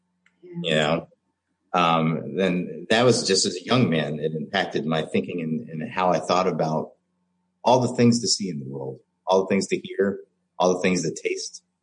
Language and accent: English; United States; We were just kids. We're American kids.